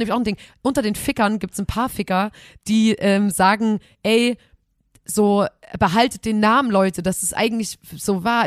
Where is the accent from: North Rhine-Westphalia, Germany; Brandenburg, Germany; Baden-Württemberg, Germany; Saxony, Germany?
Saxony, Germany; In Lauter-Bernsbach, in Sachsen, im Erzgebirge, bei uns im Erzgebirge